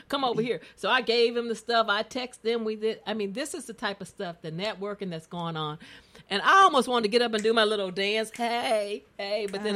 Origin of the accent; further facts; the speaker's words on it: Southern United States, United States; A year ago when I came there, I never lived in as much as I grew up in poverty in the South.